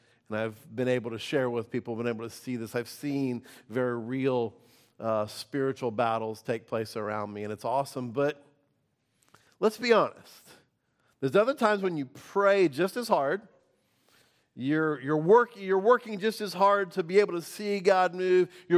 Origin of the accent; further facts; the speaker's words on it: the South, United States; because I grew up in the South and I had to dress up a little bit.